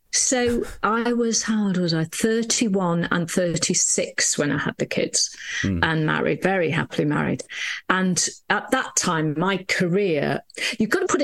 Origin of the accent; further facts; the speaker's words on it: Wales, United Kingdom; So I grew up in North Wales, she says, pointing towards North Wales, which means nothing to anybody watching.